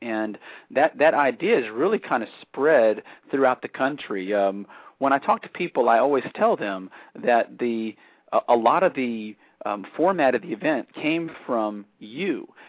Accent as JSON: {"language": "English", "town": "San Antonio", "region": "Texas", "country": "United States", "tie": "born or raised there", "said": "My hometown."}